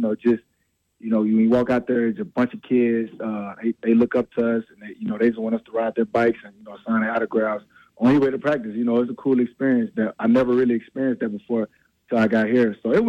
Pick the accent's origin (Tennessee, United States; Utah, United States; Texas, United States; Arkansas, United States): Arkansas, United States; Little Rock; You know, I come all the way from Little Rock, Arkansas.